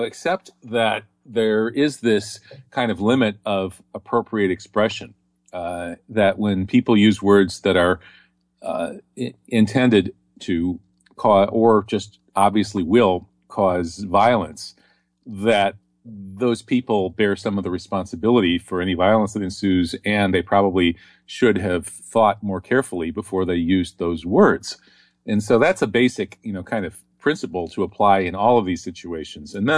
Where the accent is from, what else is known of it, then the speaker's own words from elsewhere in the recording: Wisconsin, United States; I'm from Wisconsin, where we cheer for the Green Bay Packers football team.